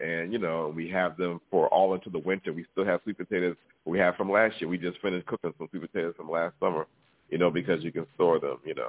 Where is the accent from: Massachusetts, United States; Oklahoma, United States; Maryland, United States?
Massachusetts, United States; Boston; I'm from Boston, Massachusetts